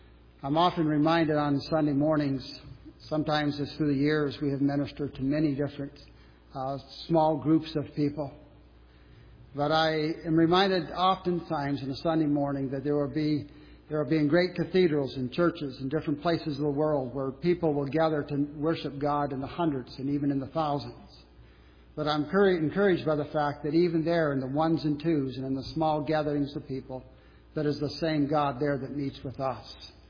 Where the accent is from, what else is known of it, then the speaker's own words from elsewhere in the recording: Colorado, United States; Originally, I'm from Western Colorado